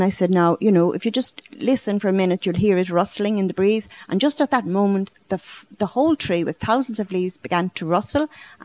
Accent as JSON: {"language": "English", "country": "Ireland", "said": "as an Irish person, trees are very much a part of our culture, our heritage. And we've always had a respect for trees in Ireland. And my own family, which we're truly Irish … it goes right back."}